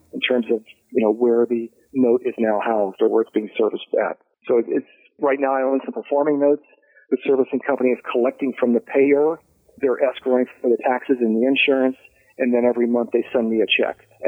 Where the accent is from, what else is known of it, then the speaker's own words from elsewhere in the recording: Bridgetown, Ohio, United States; Like Joe and you are in Cincinnati and I grew up in Bridgetown, if you know where that is.